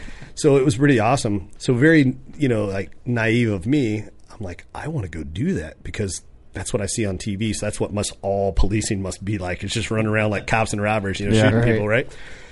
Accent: Kentucky, United States; And I said, I'm from Kentucky, and that's the difference.

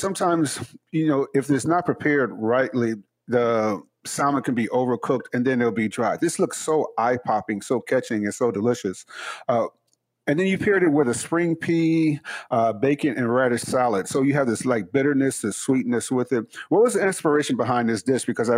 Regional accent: Chicago, Illinois, United States; growing up in Chicago, hanging out with the Hebrew Israelites and everyone like that.

